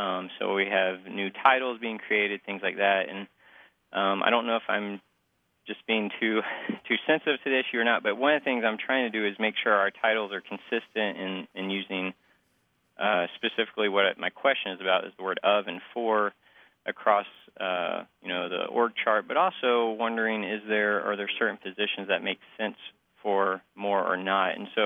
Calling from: Noblesville, Indiana, United States; I am calling from Noblesville, Indiana.

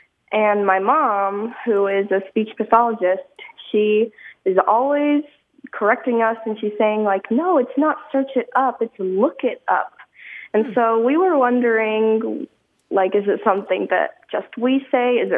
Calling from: Naperville, Illinois, United States; Hi, this is … I'm calling from Naperville, Illinois, and I'm 13.

